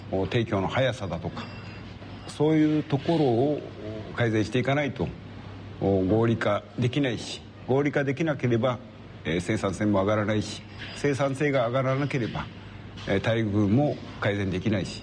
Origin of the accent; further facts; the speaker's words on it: Niigata, Japan; まあ私も新潟県出身なんで、地元新潟に帰って外食産業を企業化させたいという願いで